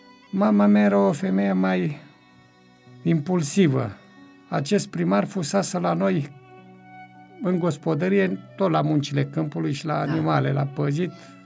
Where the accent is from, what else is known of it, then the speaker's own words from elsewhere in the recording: Mehedinți County, Romania; Era dintr-o localitate tot vecină cu satul meu, se numește Băsești, care aparține la ora actuală de comuna Ilovăț.